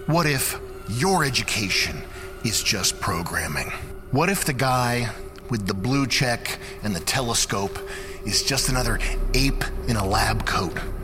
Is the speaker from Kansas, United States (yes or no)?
no; Wilton, Connecticut, United States; Oh, nice. I'm from Wilton.